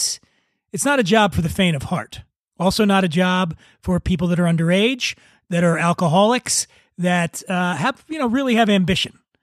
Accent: Philadelphia, Pennsylvania, United States; So I grew up poor in Philadelphia, and the very idea of a dump bucket is offensive to me.

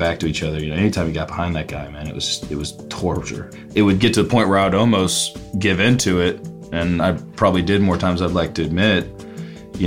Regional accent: Myrtle Beach, South Carolina, United States; I'm a redneck from Myrtle Beach, South Carolina.

